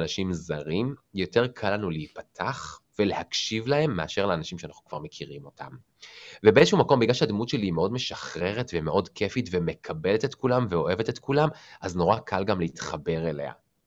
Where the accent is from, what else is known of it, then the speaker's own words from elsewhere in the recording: Tel Aviv, Tel Aviv District, Israel; גם עליי פעם הייתה סטיגמה שאני מדרום תל אביב, ואנחנו לא נצליח